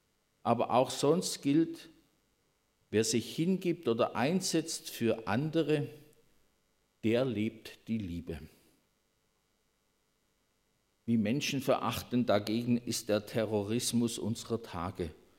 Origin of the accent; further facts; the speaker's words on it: Baden-Württemberg, Germany; In Berlin, da geht es ja auch anders zu wie bei uns im Schwarzwald.